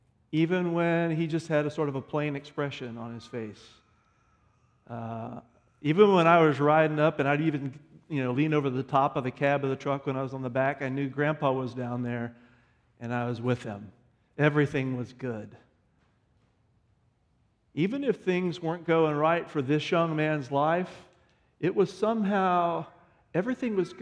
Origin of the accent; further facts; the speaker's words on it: Oklahoma, United States; also born or lived in Texas; Originally, I grew up in Oklahoma and Texas. I spent many years in Oklahoma, and we spent a few of those years living out in the country, which is probably, when you think of Oklahoma, what you think of anyway.